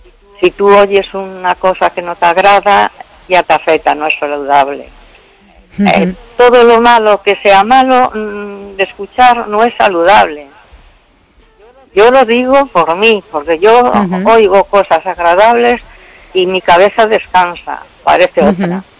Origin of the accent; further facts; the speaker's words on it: Vigo, Galicia, Spain; la de Vigo, que tengo llamado